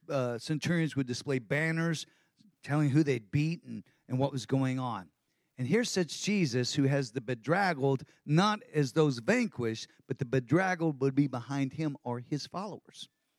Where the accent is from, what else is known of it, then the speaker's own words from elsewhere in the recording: Texas, United States; because I'm a Texan and that's just the way it works.